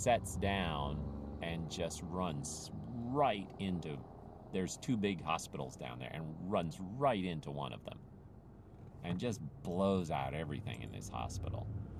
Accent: Philippines; about growing up in the Philippines

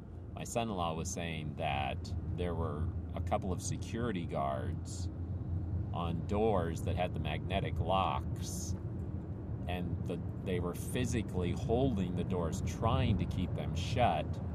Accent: Philippines; about growing up in the Philippines

